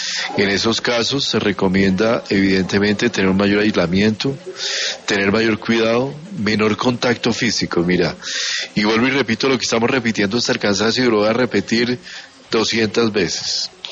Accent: Colombia; somos los colombianos.

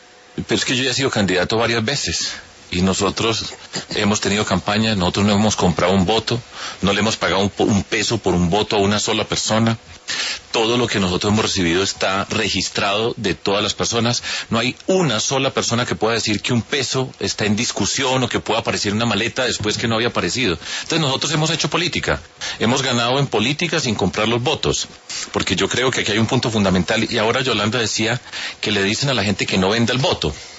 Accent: Medellín, Antioquia, Colombia; also born or lived in Bogotá; yo viví mucho tiempo en Bogotá, pero ahora estoy acá de la región. Yo vengo de Medellín, de Antioquia, etcétera.

